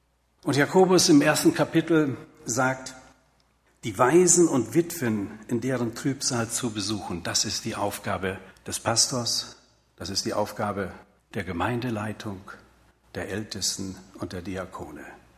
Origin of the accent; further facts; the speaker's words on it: North Rhine-Westphalia, Germany; ich bin Beute-Westfale. Ich bin mit 10 Jahren nach Westfalen gekommen. Aber da sind doch so meine Kindheits- und jugendlichen Wurzeln hängen geblieben.